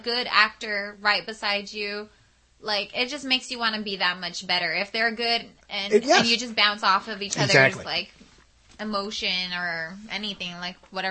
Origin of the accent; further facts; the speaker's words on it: El Paso, Texas, United States; born there; I was born in El Paso, and everybody there speaks Spanish and English. But my mother spoke fluent English, like only English in my home, and my grandparents spoke Spanish back and forth to each other whenever they were angry, so I picked up a little bit here and there